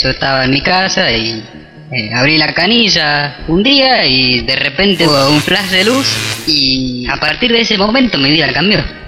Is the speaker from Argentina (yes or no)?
yes; San Carlos, Córdoba, Argentina; nosotros venimos de un pueblito de la Sierra de Córdoba.